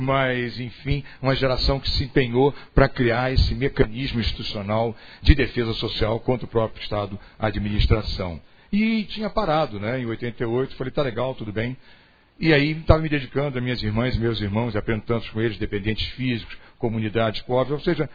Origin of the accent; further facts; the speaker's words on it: Rio de Janeiro, Brazil; Até porque eu sou carioca, não dá, não combina mesmo.